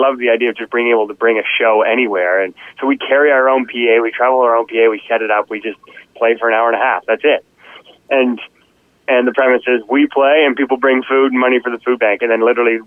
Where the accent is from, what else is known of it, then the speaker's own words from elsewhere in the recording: Fredericton, New Brunswick, Canada; I grew up in Fredericton